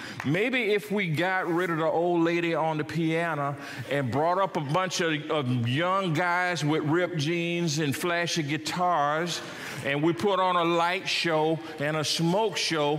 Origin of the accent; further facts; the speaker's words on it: South Carolina, United States; a little hot hard bench church like I grew up in South Carolina when I was a boy